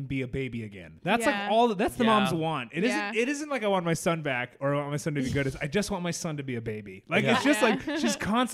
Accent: Texas, United States; I wasn't, like, you know, I was growing up in Texas.

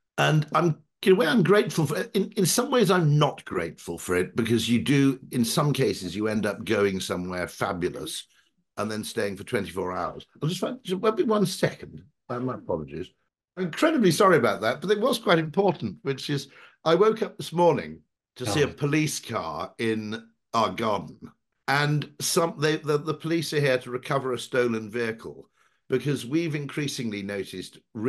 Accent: United Kingdom; as a Brit, you go there and you go, well, this is completely different.

